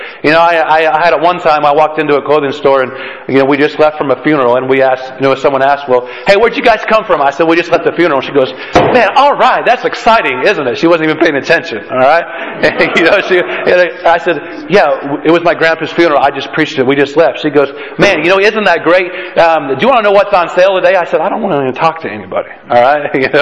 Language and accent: English; Idaho, United States; born there; also born or lived in Australia; Although I was born in Idaho, I lived in Australia. My mom is from Australia, so I'm not, you know, I've got dual citizenship there